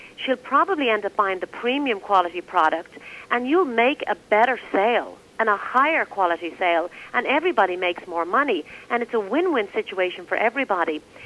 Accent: Dublin, Leinster, Ireland; I'm from Ireland, Dublin.

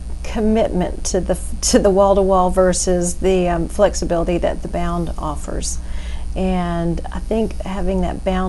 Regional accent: Dalton, Georgia, United States; You know, I grew up in Dalton, Georgia

